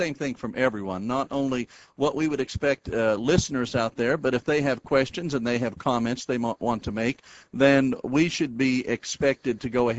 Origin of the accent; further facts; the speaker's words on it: Boston, Massachusetts, United States; Now, I did grow up in Boston. I was born and raised in Boston. I went to what they call parochial school, Catholic school, throughout the first 7 grades.